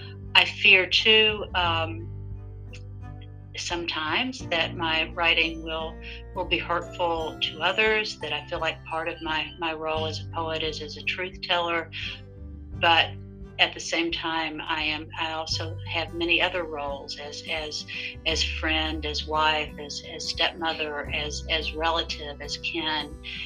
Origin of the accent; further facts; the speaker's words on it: Kentucky, United States; I was born and raised in Eastern Kentucky, in Southeastern Kentucky, to parents who were also born and raised in Southeastern Kentucky. That is in the mountains, the Appalachian Mountains.